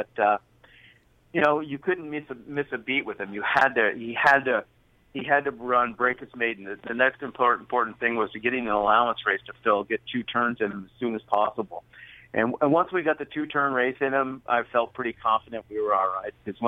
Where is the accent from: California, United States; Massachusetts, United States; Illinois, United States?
California, United States; growing up in Northern California, I eventually moved to Golden Gate and Bay Meadows.